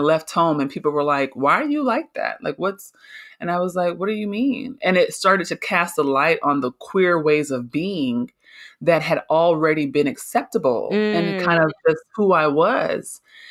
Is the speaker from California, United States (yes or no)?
yes; Oakland, California, United States; also born or lived in Berkeley; growing up in California, in Oakland and Berkeley in the Bay Area in the 80s and 90s, being genderqueer wasn't weird.